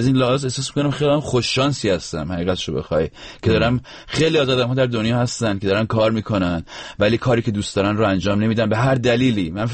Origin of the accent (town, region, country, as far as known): Rasht, Gilan, Iran